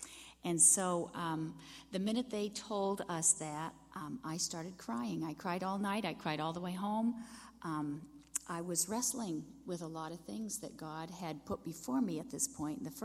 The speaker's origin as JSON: {"language": "English", "region": "Maine", "country": "United States", "tie": "born or raised there", "said": "And the fact, too, that we were both born and raised in Maine, and Maine is our home. We know everything about Maine, and we wanted to stay in Maine"}